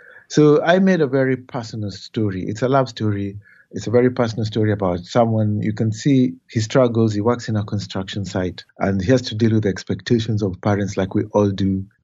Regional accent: Kenya; I'm Kenyan

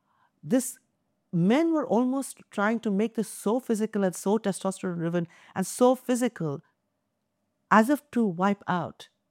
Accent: India; when I was growing up in India

